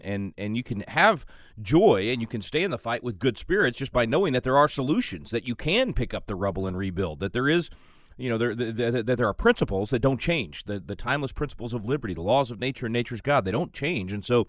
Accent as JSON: {"language": "English", "region": "Texas", "country": "United States", "tie": "born or raised there", "said": "And here in my home state of Texas, we're definitely feeling it."}